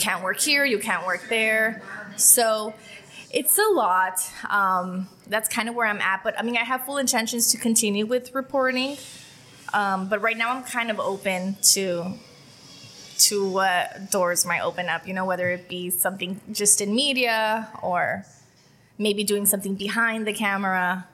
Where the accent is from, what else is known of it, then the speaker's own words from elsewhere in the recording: California, United States; born and raised in Imperial County. It's, you know, us here who are from Imperial Valley, we're just so family oriented.